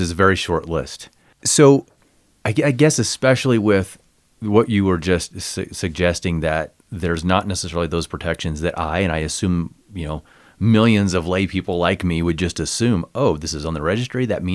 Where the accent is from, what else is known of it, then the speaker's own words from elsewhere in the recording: Missouri, United States; In the little town I grew up in Northeast Missouri, we had one until years after I was gone